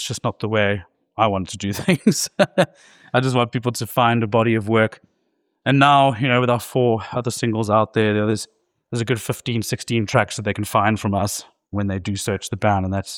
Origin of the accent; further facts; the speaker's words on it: Hout Bay, Western Cape, South Africa; my time growing up in Hout Bay, actually